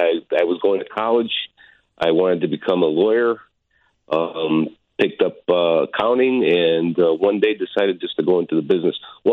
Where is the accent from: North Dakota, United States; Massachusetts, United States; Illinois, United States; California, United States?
Illinois, United States; Chicago; I'm from Chicago. The origin is of Greek.